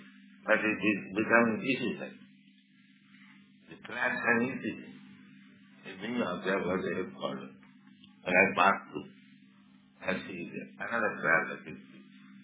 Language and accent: English; India; English is a second language; I am Indian.